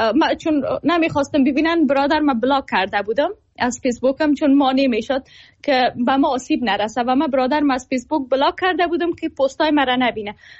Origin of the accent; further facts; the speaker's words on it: Afghanistan; زمانی که خب متولد شدیم نسبتاً امنیت در افغانستان بود،